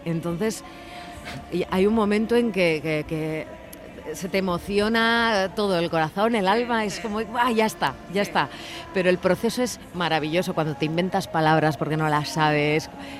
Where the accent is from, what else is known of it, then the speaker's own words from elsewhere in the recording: Basque Country, Spain; en caso de mi ama es navarra, hace mucho más tiempo, ¿no? Pero bueno, yo decido estudiar euskera porque soy de Euskal Herria, soy de aquí